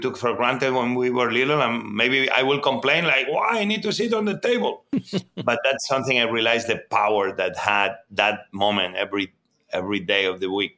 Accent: Barcelona, Catalonia, Spain; also born or lived in Mieres, Asturias; I born in a Red Cross hospital. My father was a nurse. My mom became one later on. But I grew up in Catalonia, in Barcelona, because my mom and my father moved to Barcelona for the opening of a new hospital.

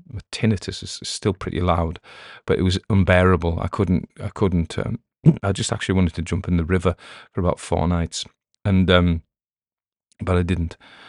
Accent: North West England, United Kingdom; And so I'm on where I was brought up on the Cumbrian coast. It's at its closest point. Its closest point is 26 miles to the Isle of Man.

